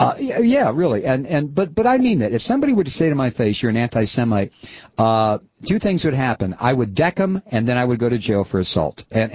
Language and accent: English; United States; I claim, since I am an American, I do claim a certain elemental form of racism that sticks inside every white person, Jew or Gentile.